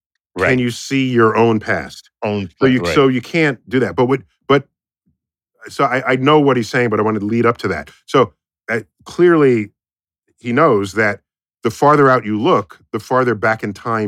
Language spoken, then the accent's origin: English; United States; But we're American, so we don't know.